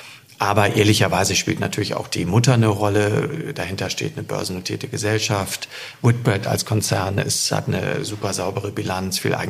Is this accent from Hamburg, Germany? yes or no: yes; Hamburg, Germany; Ich komme aus Hamburg, also Hamburg finde ich auch ganz toll.